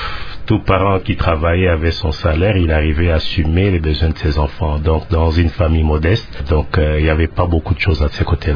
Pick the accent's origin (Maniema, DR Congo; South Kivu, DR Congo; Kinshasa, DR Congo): Kinshasa, DR Congo; à Kinshasa, j'ai grandi principalement dans la commune de Bandalungwa. Et c'est là aussi que j'ai fait mes études primaires à l'école catholique Saint-Cassien.